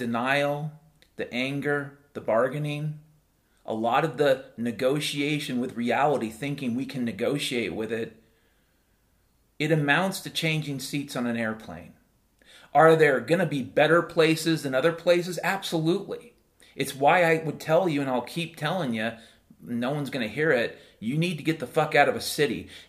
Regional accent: Washington, United States; When I was a kid growing up in Western Washington, you'd walk into the forest and you would hear noises year round.

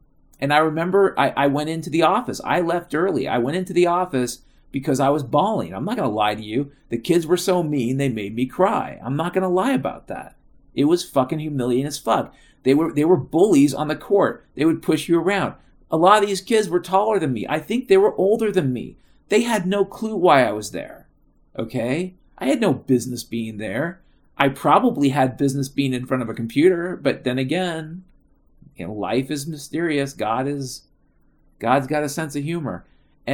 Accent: Vashon Island, Washington, United States; I'm from Vashon Island. My dad's an engineer at Boeing.

